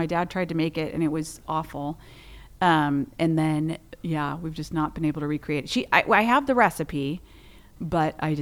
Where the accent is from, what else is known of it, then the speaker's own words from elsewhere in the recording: the South, United States; Growing up in the South, do you know what your green bean casserole looks like?